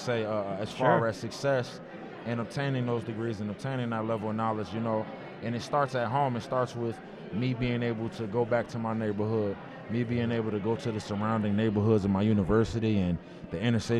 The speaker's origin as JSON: {"language": "English", "region": "New Jersey", "country": "United States", "tie": "born or raised there", "said": "I'm a New Jersey native. I'm from the North Orange, Essex County area of New Jersey. Grew up in a fairly rough neighborhood"}